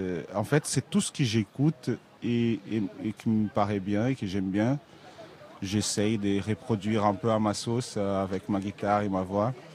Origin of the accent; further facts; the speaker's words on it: Brazil; French is a second language; now in France; Au Brésil, parce que voilà, je suis originaire du Brésil.